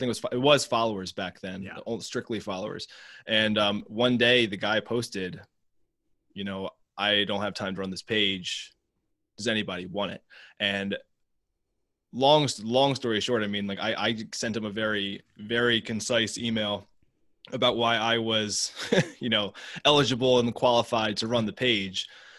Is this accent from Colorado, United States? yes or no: no; Baltimore, Maryland, United States; No, I'm born and raised in Baltimore. I did spend some time overseas.